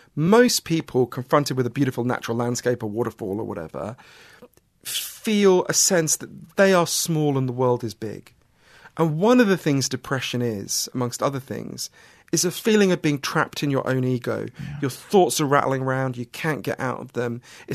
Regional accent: London, United Kingdom; like you say, I'm a city boy. I grew up in London.

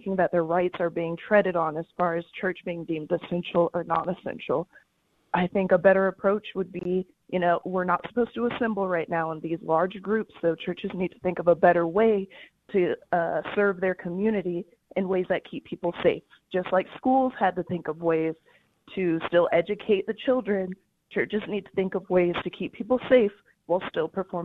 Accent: San Antonio, Texas, United States; And I'm from San Antonio, and I know what an integral part that is of the city.

